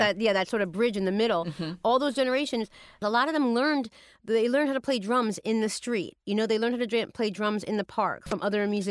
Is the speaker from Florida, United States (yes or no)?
no; New York City, New York, United States; So I'm actually from the Bronx